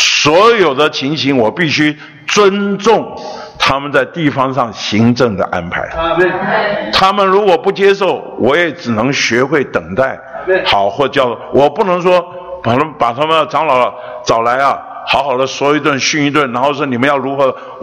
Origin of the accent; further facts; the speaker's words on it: Beitou, Taipei, Taiwan; 我说是，还在北投。因为我出生在北投，长大在北投，老了还在北投